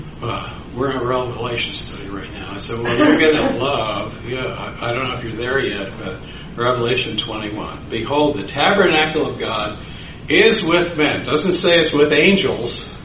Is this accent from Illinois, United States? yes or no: yes; Illinois, United States; I said, well, I'm from Illinois. You know, 50 degrees is a balmy day for us.